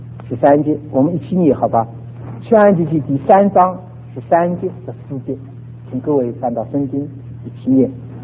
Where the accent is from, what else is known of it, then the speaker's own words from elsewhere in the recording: Shanghai, China; 我们上海人叫一个人呢，不称之的哈，叫他花头